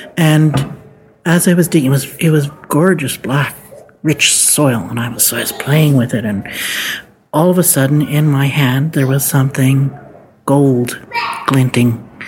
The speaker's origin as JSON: {"language": "English", "region": "Alberta", "country": "Canada", "tie": "born or raised there", "said": "Well, originally from Alberta. I was born in Elk Point, in a noble little town in northeast Alberta. And I never lived there."}